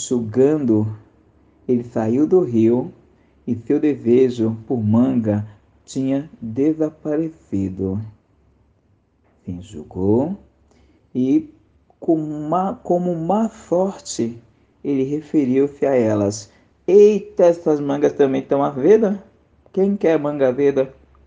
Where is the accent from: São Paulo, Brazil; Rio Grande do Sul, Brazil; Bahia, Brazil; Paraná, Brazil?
São Paulo, Brazil; eu sou de São Paulo, capital, aonde eu estou